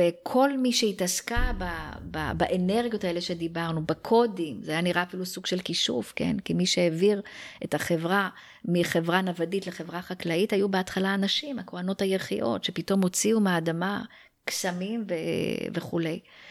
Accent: Jerusalem, Jerusalem District, Israel; כי בתור ירושלמית לשעבר

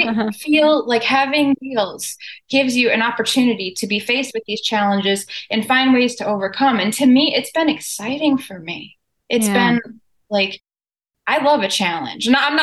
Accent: Michigan, United States; because I grew up in Michigan, my roots are in Michigan, but I outgrew Michigan and this is my new home here.

